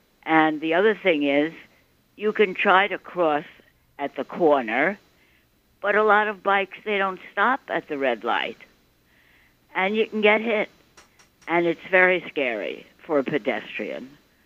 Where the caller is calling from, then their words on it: Manhattan, New York, United States; I'm calling from Manhattan.